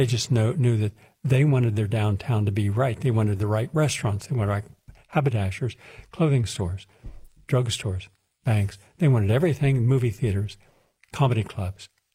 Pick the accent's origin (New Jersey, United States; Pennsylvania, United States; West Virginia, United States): West Virginia, United States; Parkersburg; Parkersburg, West Virginia, my hometown, and the person who was a relative worked in that brick factory